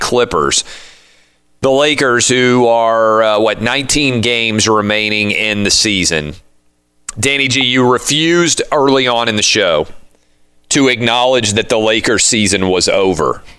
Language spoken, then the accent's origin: English; Ohio, United States; I never, ever said anything remotely having to do with the fact that I was from Ohio.